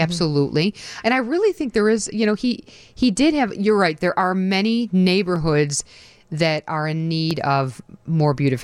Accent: Chicago, Illinois, United States; That because you and I are both born and raised in Chicago, South Side, North Side.

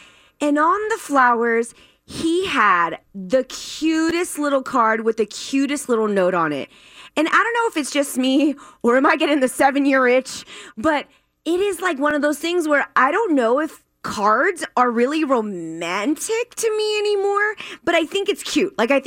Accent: Philippines; since I'm Filipino, all my Filipino family members and friends back home in the Philippines

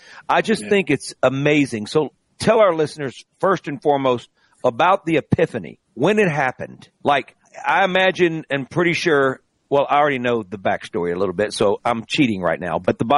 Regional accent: Greenville, Mississippi, United States; He's from Cleveland, believe it or not. I'm from Greenville.

